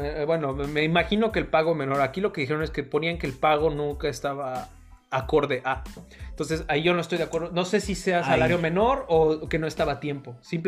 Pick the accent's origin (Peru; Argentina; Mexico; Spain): Mexico; Yo soy mexicano, que te quede bien claro.